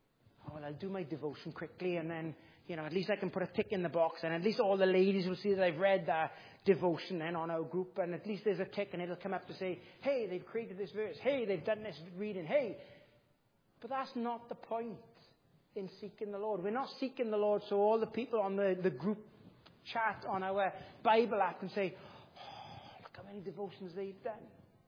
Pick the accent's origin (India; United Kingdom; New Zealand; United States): United Kingdom; Wales; I'm from Llanfair Ardre. We didn't go up into the valleys, even though that's where Dad's family were from. We emigrated.